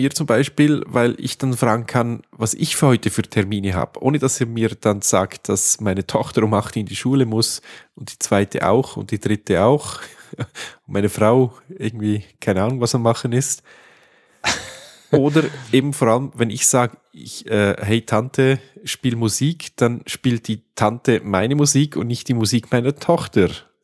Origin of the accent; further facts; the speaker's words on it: Switzerland; Weil bei uns in der Schweiz ist so, dass das SRF, das Schweizer Fernseh, dessen Mediathek funktioniert nicht